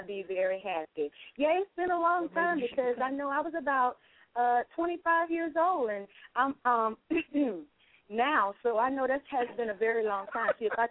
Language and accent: English; West Palm Beach, Florida, United States; born there; I was born in West Palm Beach, Florida, to … And I'm 42 years old.